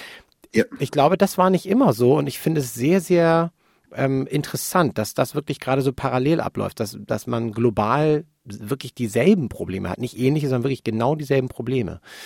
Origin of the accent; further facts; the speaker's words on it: Hamburg, Germany; ich bin Hamburger Jung